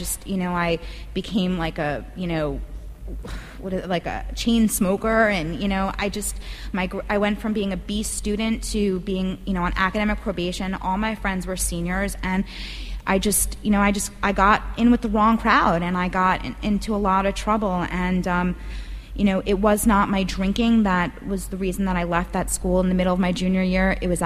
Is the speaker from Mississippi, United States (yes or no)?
no; New York, United States; I grew up in New York. I was around a lot of drinking when I was very young